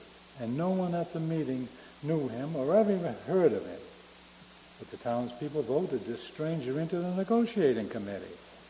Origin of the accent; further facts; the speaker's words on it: Greenville, Maine, United States; I was born in Greenville, Maine, 75 years ago. I've lived in Maine all my life, except for serving in the Marine Corps for 4+ years.